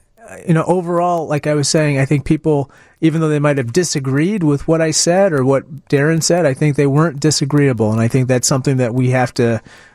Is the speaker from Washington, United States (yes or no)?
no; Peoria, Illinois, United States; You know, basically, I'm from Peoria.